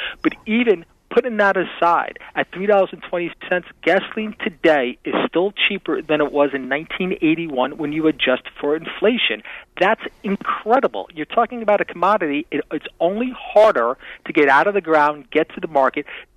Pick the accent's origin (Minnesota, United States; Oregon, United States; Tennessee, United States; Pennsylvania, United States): Pennsylvania, United States; In my home state here in Pennsylvania